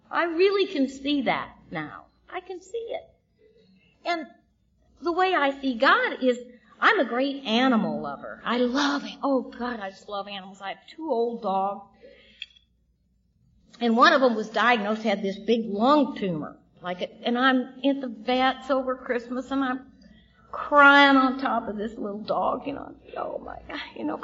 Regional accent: Scotland, United Kingdom; I grew up a lot in Scotland, and this coast reminds me of the coast of Scotland, the Firth of Forth.

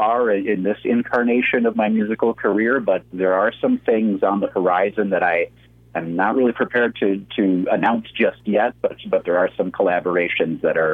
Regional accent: Wisconsin, United States; now in Albuquerque, United States; I'm originally from Wisconsin, and in Wisconsin, I had played all throughout my teens and 20s in various bands and different incarnations as a musician. I moved to Albuquerque about 8 years ago from Wisconsin

